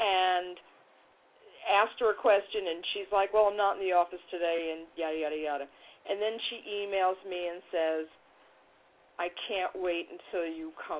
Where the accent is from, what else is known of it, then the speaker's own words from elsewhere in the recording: New York, United States; I'm a New Yorker who had a Bible-thumping dad